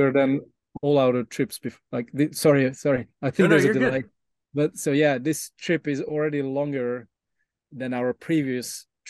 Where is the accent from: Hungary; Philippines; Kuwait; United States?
Hungary; we are originally from Hungary